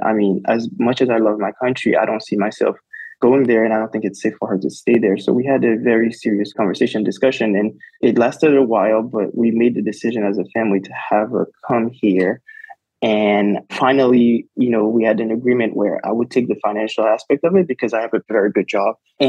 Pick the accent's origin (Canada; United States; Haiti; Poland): Haiti; So as I said in my letter, I am from Haiti.